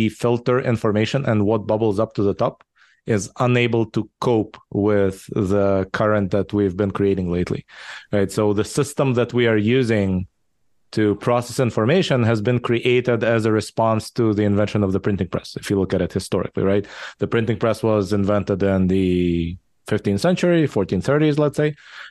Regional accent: Israel; English is a second language; also born or lived in Soviet Union / Japan / California; now in United States; I was born in the Soviet Union, raised in Israel. I lived in Japan for a while, then in California in the Bay Area for 10 years. Now I've been in Texas for the past 6 years.

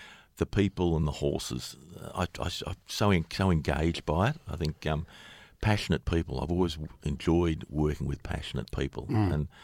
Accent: Melbourne, Victoria, Australia; As an Australian and a Melbournean, there's nothing better anywhere in terms of a sporting event in Australia

